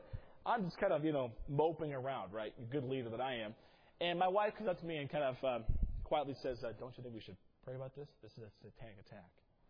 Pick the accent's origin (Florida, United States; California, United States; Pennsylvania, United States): California, United States; San Francisco; I'm from San Francisco.